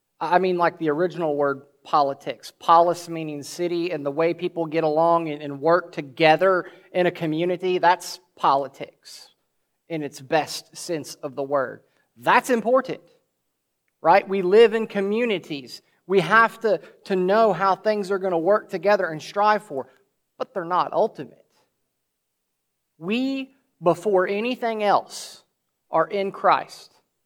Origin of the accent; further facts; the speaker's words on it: United States; I can rightly say that I'm a citizen of the United States. I'm an American.